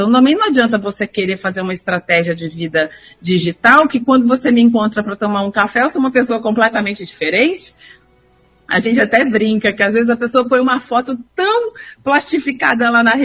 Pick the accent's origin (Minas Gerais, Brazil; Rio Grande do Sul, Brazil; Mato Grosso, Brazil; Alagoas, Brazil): Minas Gerais, Brazil; Eu sou do interior de Minas, meio no vai da valsa.